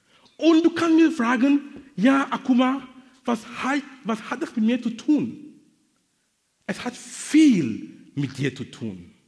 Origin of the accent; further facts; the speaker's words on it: Cameroon; now in Hamburg, Germany; Du kannst hier in Basel sein oder in Hamburg, wo ich lebe, oder in Kamerun, wo ich herkomme